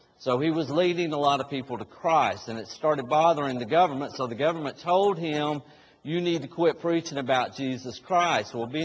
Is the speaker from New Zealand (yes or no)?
no; the South, United States; Good morning. How are y'all? I'm from the South.